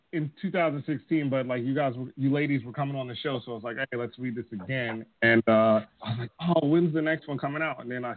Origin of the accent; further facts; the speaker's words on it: New York, United States; I'm from New York, and this is my first year going to New York Comic Con.